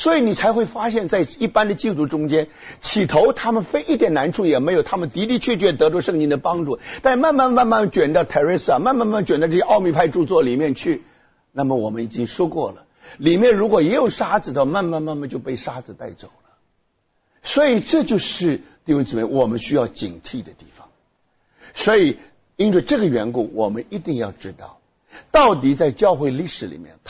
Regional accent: Taiwan; now in United States; 那我刚刚到美国的时候，那因为我在台湾长大

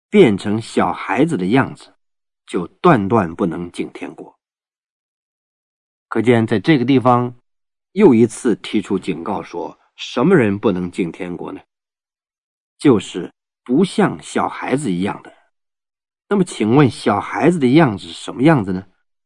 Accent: Northeast China, China; 我记得我在我老家，我们在东北老家呀，我们家乡里面

